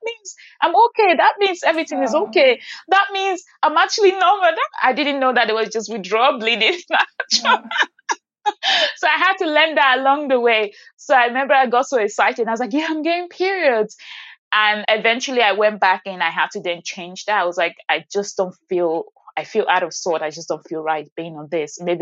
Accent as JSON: {"language": "English", "country": "Nigeria", "said": "And being Black, being Nigerian, you know, from the African community, most African community"}